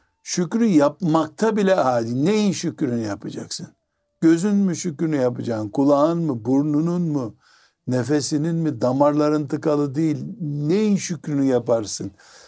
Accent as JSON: {"language": "Turkish", "region": "Black Sea Region", "country": "Turkey", "said": "şimdi bir Karadenizli olarak ben o Karadeniz'in ormanlarına, tabiatına baktığımdaki"}